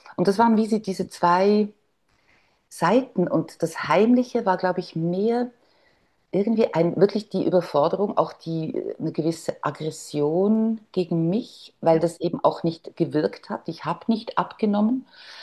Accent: Bern, Switzerland; accent: Bernese German; Da mache ich doch gerade eine berndeutsche Ansage. Ja … bin Schweizerin, bin die älteste Tochter von vier Kindern.

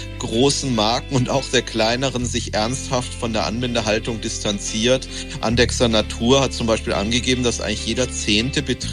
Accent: Bavaria, Germany; Ja, ich bin auch im Berchtesgadener Land aufgewachsen, also da, wo die Idylle angeblich am idyllischsten ist und die Wiesen am grünsten.

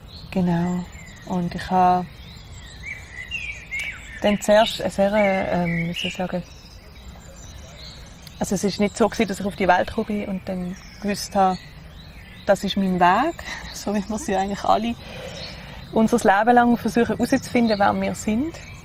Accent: Basel, Basel-Stadt, Switzerland; Ich komme aus Basel. Also wirklich, das ist so meine Basis irgendwie so in diesem Leben. So. Ich bin dort geboren, aufgewachsen und wohne eigentlich immer noch dort.

